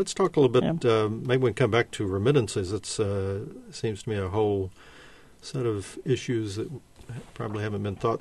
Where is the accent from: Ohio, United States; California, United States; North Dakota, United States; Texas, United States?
Texas, United States; particularly in the border areas from my home state in Texas